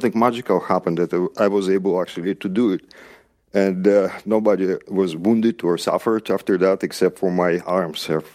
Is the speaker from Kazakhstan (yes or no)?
yes; Kazakhstan; I grew up in Kazakhstan on a nuclear military base.